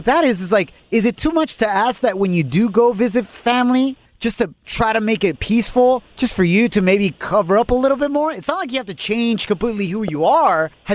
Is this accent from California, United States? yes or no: yes; Santa Ana, California, United States; I grew up in Santa Ana in Delhi. At that time, a lot of like gang violence and so on and so forth in Santa Ana, California.